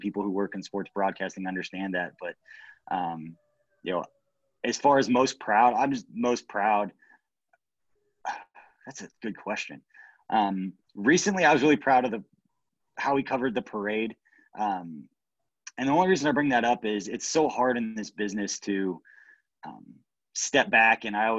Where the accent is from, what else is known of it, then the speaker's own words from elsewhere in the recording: Kansas City, Missouri, United States; But for growing up in Kansas City and coming back, and going down Main Street and just being at Union Station and all the fans there